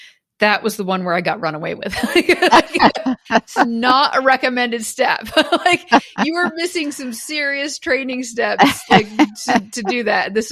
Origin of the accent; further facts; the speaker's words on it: Maine, United States; I grew up in Maine and we would go to horse shows